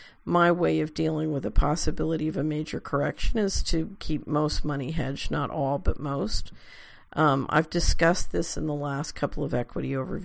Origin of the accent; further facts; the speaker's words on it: Boston, Massachusetts, United States; now in St. Louis, United States; I am from Boston 45 years and now in St. Louis 25 years.